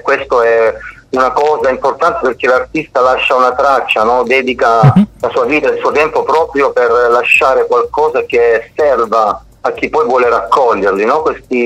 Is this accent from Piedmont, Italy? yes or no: no; Apulia, Italy; accent: Lecce dialect; andai a cantare una canzone, ti dico, nel mio dialetto, nella lingua, nel dialetto leccese.